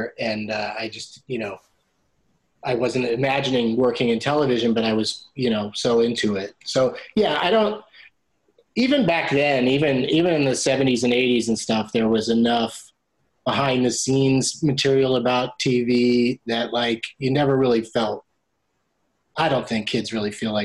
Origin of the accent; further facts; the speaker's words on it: San Diego, California, United States; my high school and stuff would have bus trips up to LA because I grew up in San Diego.